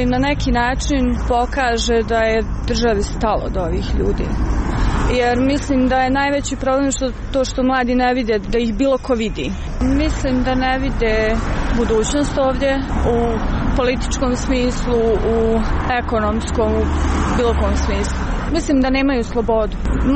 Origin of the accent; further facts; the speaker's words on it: Serbia; now in Montenegro; Ja sam se iz svoje države odselila, ja sam odselila iz Srbije u Crnu Goru.